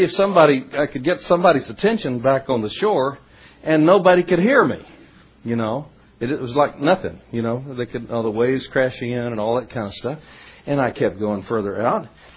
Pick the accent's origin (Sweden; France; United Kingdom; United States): United States; Florida; I knew about it. I was from Florida. I lived in Florida, and I knew about what happened